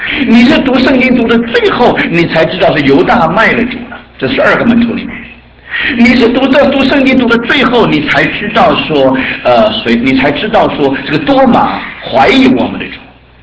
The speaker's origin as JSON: {"language": "Chinese", "country": "China", "said": "所以就好像我们中国人讲的男盗女娼一样"}